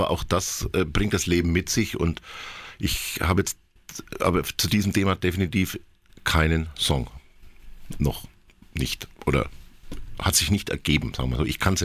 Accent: Bayreuth, Bavaria, Germany; Ich habe mich hineinversetzt in mein Bayreuther-Sein. Und nachdem ich ja durch meine Mutter die Mundart an die Brust gelegt bekommen habe

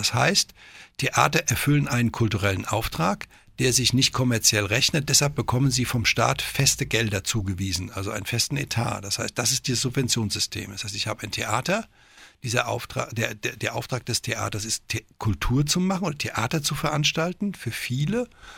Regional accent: Northern Germany, Germany; Als Norddeutscher kann einem so ein Lapsus mal passieren.

